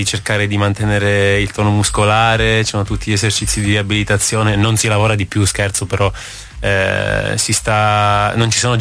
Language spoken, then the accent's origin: Italian; Calabria, Italy; Io sono calabrese, quindi per forza.